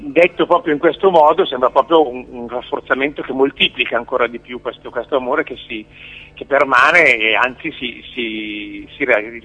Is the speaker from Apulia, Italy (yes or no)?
no; Milan, Lombardy, Italy; now in Luxembourg; da quasi 25 anni sono abito in Lussemburgo, pur essendo un milanese